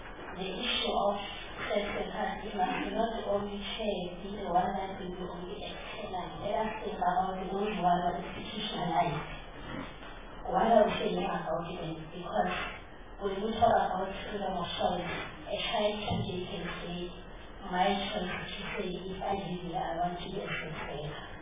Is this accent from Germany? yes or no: yes; Germany; I'm from Germany.